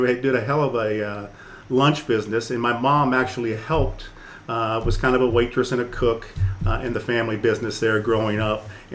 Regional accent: Cincinnati, Ohio, United States; moved away as an adult; now in Indianapolis, United States; I'm from Cincinnati. When I moved to Indianapolis and got married, my first parish was Christ the King.

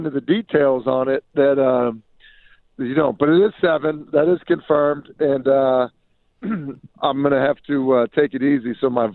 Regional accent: Boston, Massachusetts, United States; look, I grew up in Boston.

